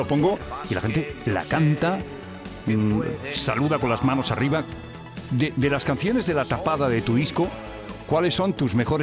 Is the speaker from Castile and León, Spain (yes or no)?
no; Badalona, Catalonia, Spain; Yo soy de Badalona.